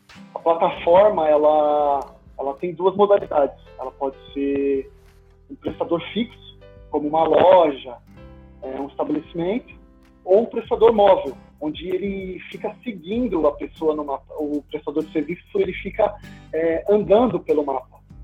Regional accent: São Paulo, Brazil; eu sou de São Paulo

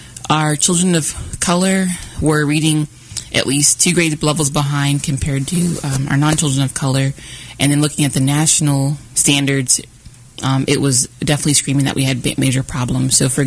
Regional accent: Spring Hill, Kansas, United States; My background story, in a brief synopsis, is that I grew up in Spring Hill, Kansas, which is south of Olathe

